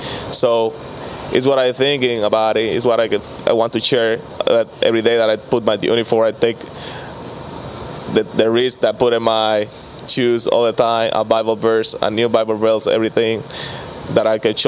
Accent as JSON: {"language": "English", "region": "La Romana", "country": "Dominican Republic", "tie": "born or raised there", "second_language": "English", "said": "I was fun to grow up in La Romana. I'm grateful to born here because I got a love memory, a good memories when I grow up in my hometown."}